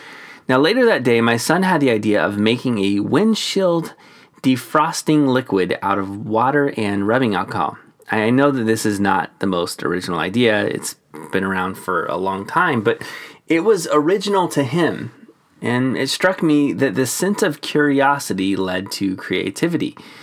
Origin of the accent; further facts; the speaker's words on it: Phoenix, Arizona, United States; So we're from Phoenix, which alternates between blazingly hot and, well, nice.